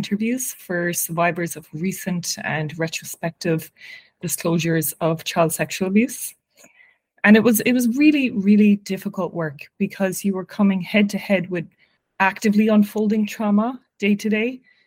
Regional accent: Cork, Munster, Ireland; moved away as an adult; now in New York, United States; So I grew up in Cork. I went to college in UCC

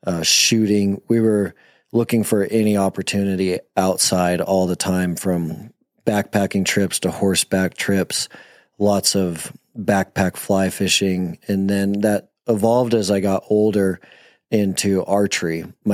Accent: Montana, United States; But I'm a Montana kid. I was born and raised in Montana, and my family, I had a ton of uncles.

